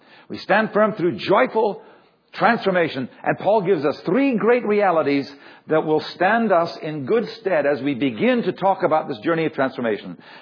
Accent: Scotland, United Kingdom; moved away as an adult; now in Canada; We came from Scotland, and these people were also from Scotland

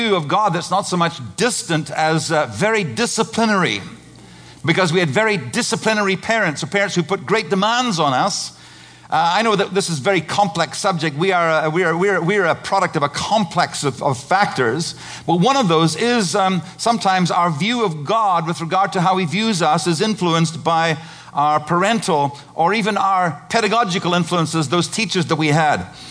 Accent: Zimbabwe; I grew up playing cricket in Zimbabwe.

